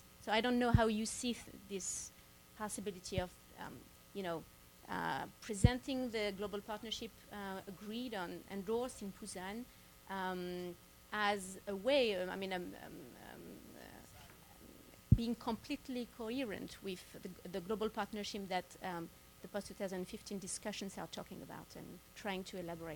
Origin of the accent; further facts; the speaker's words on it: France; Yes, I'm from France